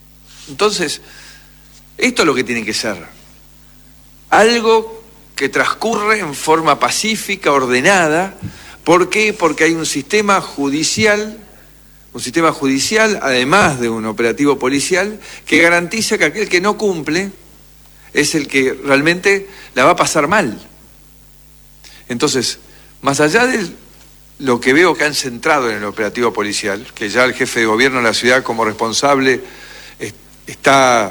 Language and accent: Spanish; Argentina; la forma que tenemos los argentinos de vincularnos